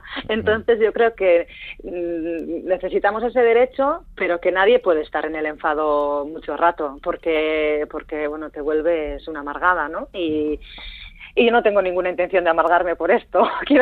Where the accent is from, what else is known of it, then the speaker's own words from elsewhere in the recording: Elgoibar, Basque Country, Spain; arranca en los años 80 y en mi pueblo natal, en el Goibar